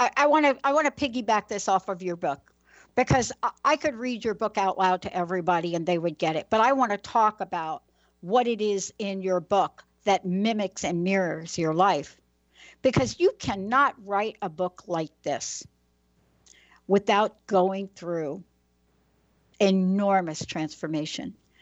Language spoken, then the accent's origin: English; New York, United States; But don't forget, I'm a girl from New York.